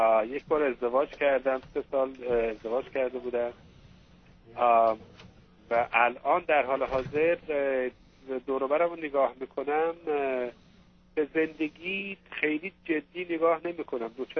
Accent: Iran; moved away as an adult; now in Canada; من 34 سالم بود ازدواج کردم. موقع تازه آمده بودم کانادا. 2 سال بود آمده بودم کانادا. بعد از ایرانم فرار کرده بودم.

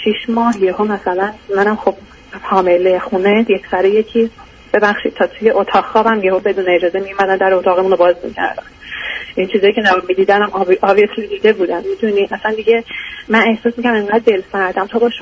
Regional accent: Iran; moved away as an adult; من تو ایران انجینیرینگ خونده بودم و بعدش هم سر کار میرفتم، تا اینکه بعد اپلای کردم اومدم از ایران بیرون و اومدم اینجا، و میشه گفت که نیوکامر بودم.

